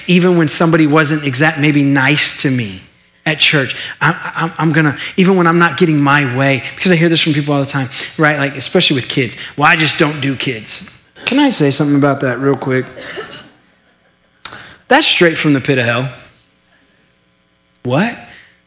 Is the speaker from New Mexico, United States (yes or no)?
yes; New Mexico, United States; also born or lived in Tulsa, Oklahoma; I'm from New Mexico. We don't have a lot of sense, okay? So forgive me. I was actually born in Oklahoma. I was born in Tulsa, so I'm kind of an Okie at heart. I lived here till I was 7